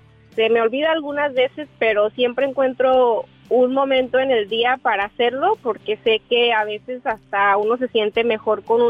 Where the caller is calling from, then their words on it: Palm Springs, California, United States; Soy de Palm Springs.